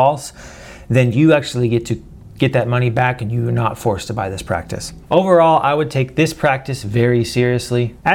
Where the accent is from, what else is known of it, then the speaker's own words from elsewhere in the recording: Tennessee, United States; Tennessee's great. I'm from Tennessee. That's where I'm living right now.